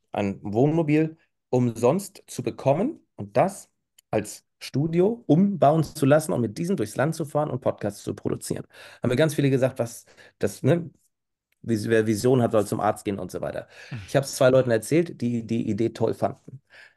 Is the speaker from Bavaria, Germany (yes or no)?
no; Husum, Schleswig-Holstein, Germany; Und Husum ist eben eine davon. Das ist meine Heimatstadt.